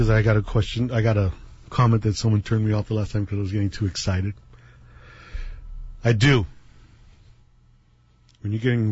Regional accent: Hawaii, United States; Because I am Hawaiian, like the rest of Hawaiians. You're going to attack me on my land.

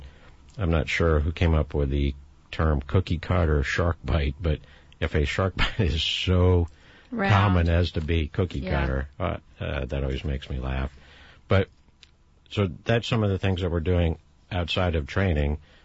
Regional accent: United States; I mean, I'm an American. I'm a citizen like everybody else here.

